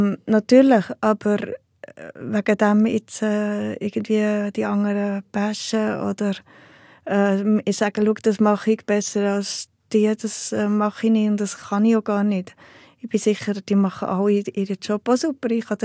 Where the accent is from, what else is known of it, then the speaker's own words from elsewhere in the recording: Heiligenschwendi, Bern, Switzerland; also nicht nur ich komme aus Heiligenschwendi